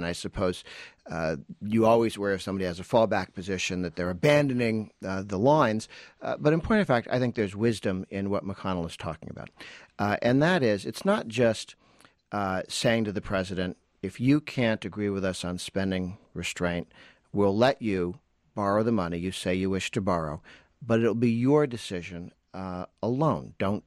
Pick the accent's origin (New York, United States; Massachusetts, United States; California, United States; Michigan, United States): Massachusetts, United States; I grew up in Massachusetts